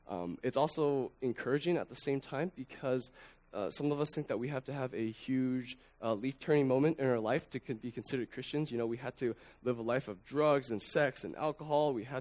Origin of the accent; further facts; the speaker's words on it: Idaho, United States; born there; I was born in Idaho, so when they were living in Idaho, they lived on the border of Washington near Pullman